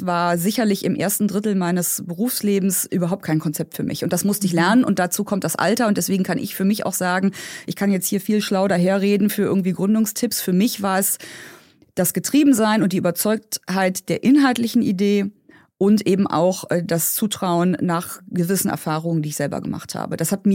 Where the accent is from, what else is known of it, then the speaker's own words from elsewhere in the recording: Berlin, Germany; born there; Ich bin in Berlin geboren als Einzelkind